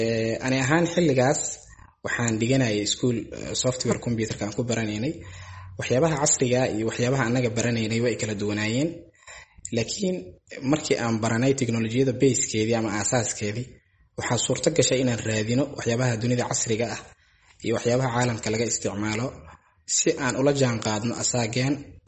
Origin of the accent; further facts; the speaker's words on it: Mogadishu, Banaadir, Somalia; anigu waxaan ku dhashay magaalada Muqdisho, gaar ahaan degmada Wadajir.